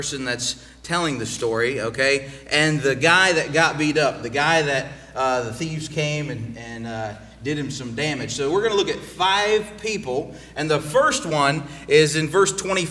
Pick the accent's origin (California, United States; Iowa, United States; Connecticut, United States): Iowa, United States; I was talking to a friend of mine 2 or 3 months ago, and I'm from Iowa.